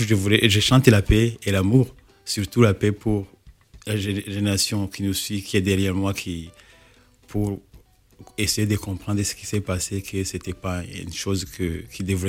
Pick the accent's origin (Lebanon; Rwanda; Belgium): Rwanda; la musique chez nous au Rwanda